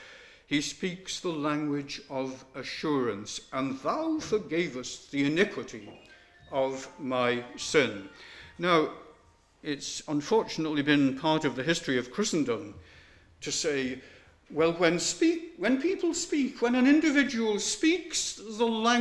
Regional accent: Yorkshire and the Humber, United Kingdom; My hometown in West Yorkshire

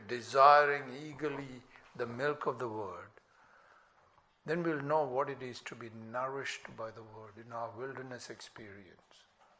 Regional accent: India; I remember growing up in India, India is prospering economically now, but then it was a very poor country.

